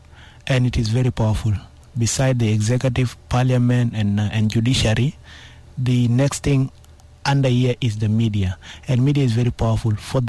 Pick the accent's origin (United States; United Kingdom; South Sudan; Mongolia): South Sudan; English is a second language; With all the 36 million livestock that we have in South Sudan, still we're importing cows from Uganda to come and slaughter and eat in Juba.